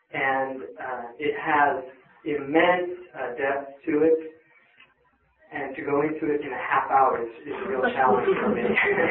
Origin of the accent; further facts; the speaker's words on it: California, United States; I grew up here in Marin County